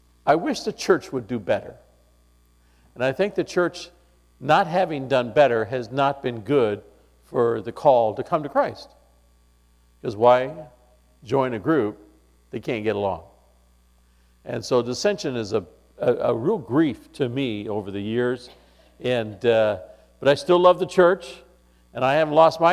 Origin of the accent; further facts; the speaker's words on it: California, United States; maybe possibly because I grew up in California, there's lots of a difference of opinion in California.